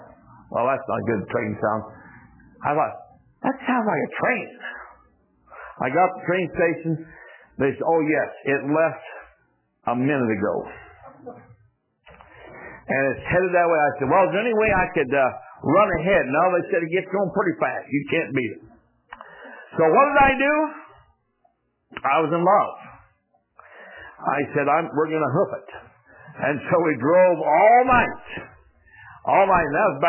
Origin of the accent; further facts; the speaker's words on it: Iowa, United States; I grew up in Iowa, and she was from Southeast Pennsylvania, and Iowa and Pennsylvania are not neighboring states.